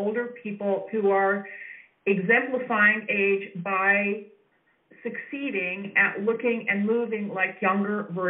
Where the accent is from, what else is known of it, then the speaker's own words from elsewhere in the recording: New York City, New York, United States; I mean, a lot of New York City, my hometown, just started an anti-ageism campaign.